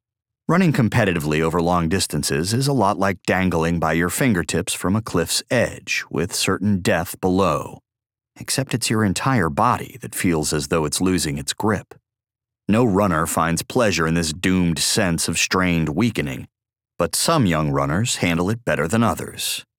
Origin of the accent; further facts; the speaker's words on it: Hanover, New Hampshire, United States; Hanover, New Hampshire, a bosky little college town in the western part of my home state